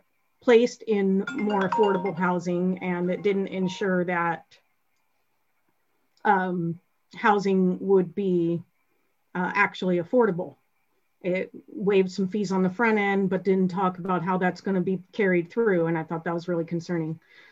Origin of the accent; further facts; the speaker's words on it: Black Diamond, Washington, United States; now in Bellevue, United States; I live in Bellevue. I grew up in Black Diamond.